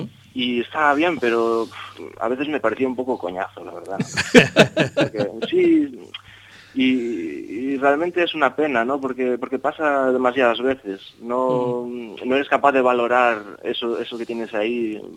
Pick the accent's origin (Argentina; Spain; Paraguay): Spain; Cangas, Galicia; hay una big band aquí que se creó en Cangas, en mi pueblo, vete ahí a probar y tal.